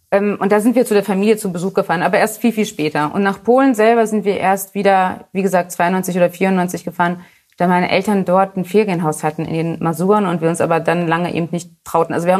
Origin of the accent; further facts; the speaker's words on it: Hanover, Lower Saxony, Germany; Ich bin direkt am Maschsee zur Schule gegangen